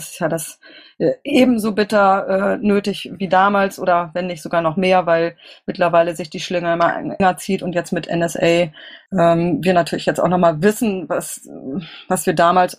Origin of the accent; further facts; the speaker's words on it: Berlin, Germany; also born or lived in Bielefeld / Hamburg; Ich komme aus Berlin, das habe ich ja damit schon ausgedrückt, habe mal ein halbes Jahr in Hamburg gewohnt und bin gebürtige Bielefelderin, also ehemals Nordrhein-Westfalen.